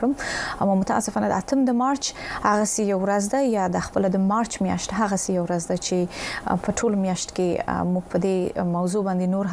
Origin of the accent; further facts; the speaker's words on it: Afghanistan; زه په افغانستان کې پیدا شوم ما ملته خټه شوم تحصیل لپاره مې کې ترغلم